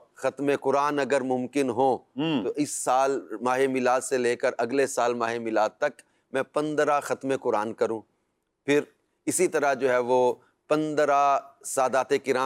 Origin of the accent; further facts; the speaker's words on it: Mandi Warburton, Punjab, Pakistan; now in Sialkot, Pakistan; پنجاب کا ایک قصبہ ہے کہ چھوٹا سا شہر ہے، منڈی وار برٹن،